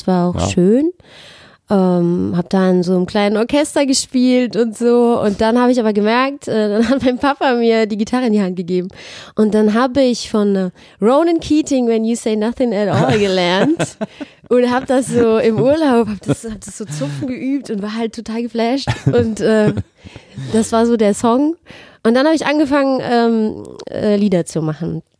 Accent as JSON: {"language": "German", "region": "Saarland", "country": "Germany", "said": "Ja, ich stamme aus dem Saarland, dem kleinen, feinen Saarland."}